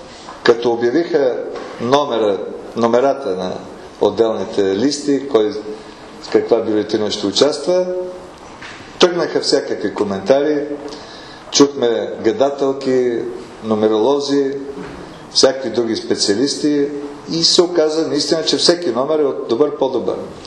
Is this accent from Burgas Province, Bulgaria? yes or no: no; Veliko Tarnovo, Veliko Tarnovo Province, Bulgaria; Идвам от Велико Търново.